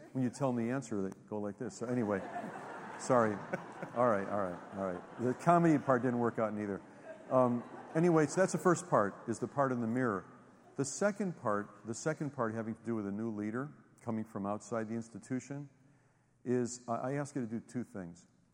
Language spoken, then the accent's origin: English; Los Angeles, California, United States; growing up in Los Angeles, I was positive that I was going to be a studio musician and work at Capitol Records 9 to 5